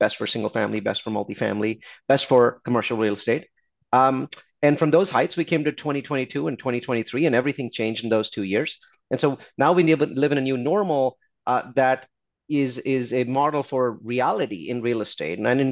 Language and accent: English; India; now in United States; My mission in life has been to contribute to my adopted country. I came here from India.